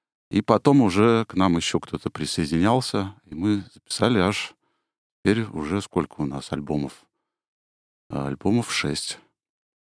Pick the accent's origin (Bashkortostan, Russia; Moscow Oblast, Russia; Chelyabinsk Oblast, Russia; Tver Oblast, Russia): Bashkortostan, Russia; Ufa; moved away as an adult; now in Moscow, Russia; Я сам родом из Уфы.